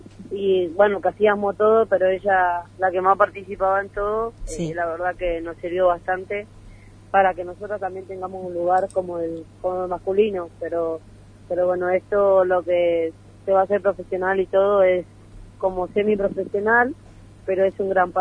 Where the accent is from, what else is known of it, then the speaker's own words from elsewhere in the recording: Posadas, Misiones, Argentina; now in Buenos Aires, Argentina; yo salí de Posada Misiones, de Huracán